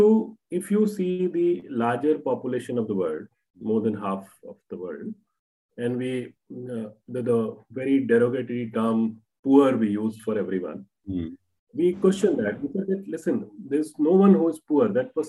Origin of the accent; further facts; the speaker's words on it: Dehradun, Uttarakhand, India; now in Delhi, India; when I came from Dehradun to Delhi